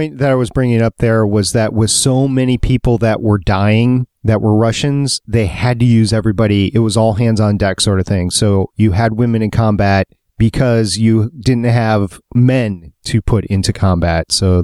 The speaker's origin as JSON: {"language": "English", "region": "New York", "country": "United States", "tie": "born there", "said": "Yeah, I was born in New York."}